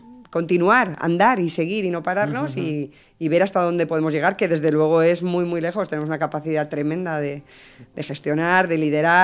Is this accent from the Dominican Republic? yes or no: no; Campo Redondo de Alba, Castile and León, Spain; yo soy de un pueblo muy pequeñito de Palencia, se llama Campo Redondo de Alba.